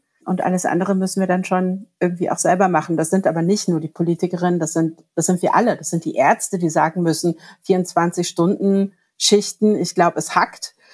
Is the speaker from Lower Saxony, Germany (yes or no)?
no; Berlin, Germany; born there; ich bin auch gebürtige Berlinerin und als solche liebe ich meine Stadt